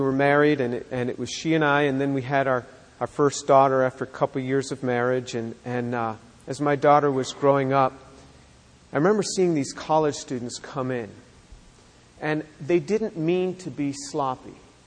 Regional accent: Manhattan, New York, United States; born there; I was born in Manhattan, New York. I got saved at the age of 18. I come from a Jewish home.

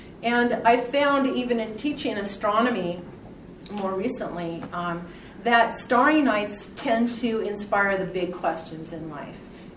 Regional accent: Pacific Northwest, United States; I grew up in the Pacific Northwest, lived in a Christian home, went to church and Sunday school from a very early age.

